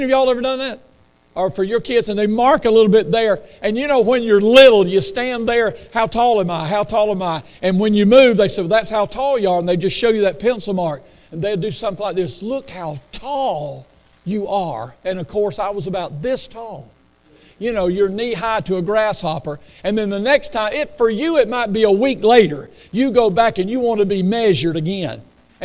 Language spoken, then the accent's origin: English; Hahira, Georgia, United States; My hometown is Hayhira, Georgia. How many knows where Hayhira, Georgia is?